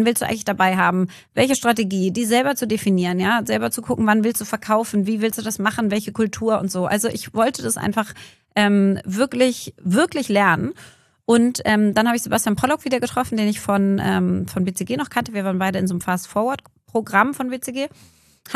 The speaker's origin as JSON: {"language": "German", "region": "Berlin", "country": "Germany", "tie": "born or raised there", "said": "Nach Berlin zurückgekommen in meine Heimatstadt"}